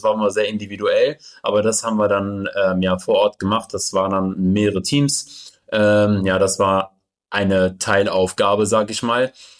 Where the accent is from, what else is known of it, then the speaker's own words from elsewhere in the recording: Düsseldorf, North Rhine-Westphalia, Germany; geboren, aufgewachsen in Düsseldorf